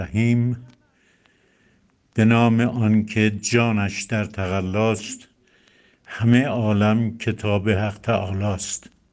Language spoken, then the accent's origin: Persian; Isfahan, Iran; در سال 1316 در شهر شهید پرور اصفهان متولد شدم.